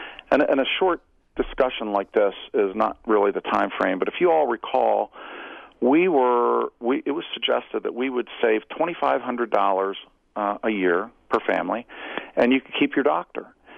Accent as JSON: {"language": "English", "region": "Midwest", "country": "United States", "tie": "born or raised there", "said": "I grew up in the Midwest. I ran businesses on the East Coast."}